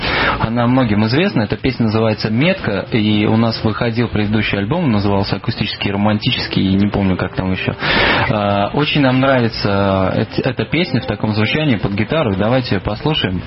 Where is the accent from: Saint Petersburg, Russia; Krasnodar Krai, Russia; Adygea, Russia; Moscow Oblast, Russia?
Saint Petersburg, Russia; now in Moscow, Russia; Мы родились в Петербурге и всю жизнь там прожили, а теперь переехали в Москву